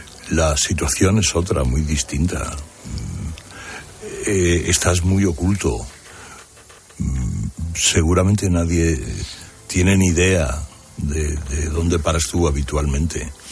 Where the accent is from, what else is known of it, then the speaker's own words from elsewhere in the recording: Spain; yo como español